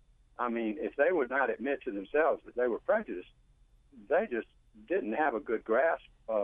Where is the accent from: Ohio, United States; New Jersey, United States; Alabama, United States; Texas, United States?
Alabama, United States; moved away as an adult; now in Maryland, United States; I grew up in the Deep South. I grew up in Alabama, and I moved to Maryland by way of the Army